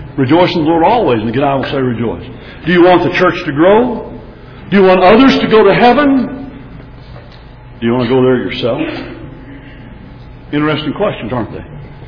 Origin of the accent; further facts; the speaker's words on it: Texas, United States; now in Arizona, United States; I'm a father, I'm a grandfather, I'm a Texan. I am an Arizonan by choice, live there.